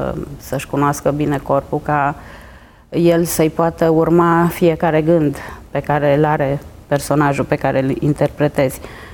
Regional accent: Tulgheș, Harghita County, Romania; born there; m-am născut la Tulgheș. Tatăl meu a fost medic și mama profesoară

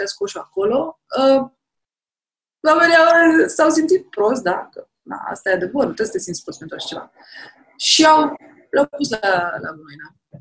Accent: Giurgiu, Giurgiu County, Romania; cum ne-am dus și la Giurgiu, eu sunt de la Giurgiu

